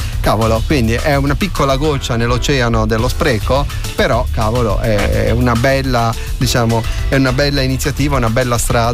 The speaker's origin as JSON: {"language": "Italian", "town": "Genoa", "region": "Liguria", "country": "Italy", "lives_now": "Cagliari, Italy", "said": "abbiamo un gruppo di ascoltatori storici da Genova, visto che io sono genovese"}